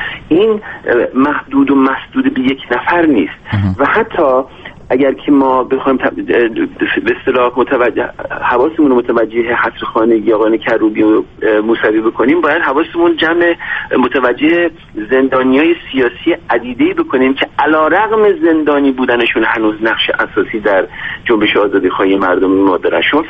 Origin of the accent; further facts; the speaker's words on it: Iran; moved away; ماهای ایرانیایی که خارج از ایران هستیم